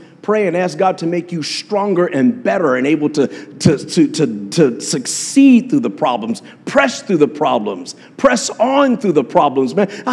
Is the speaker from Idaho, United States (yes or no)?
no; Harrisburg, Pennsylvania, United States; I was raised in Harrisburg, Pennsylvania. Some of you guys don't even know about Pennsylvania and definitely don't know about Harrisburg.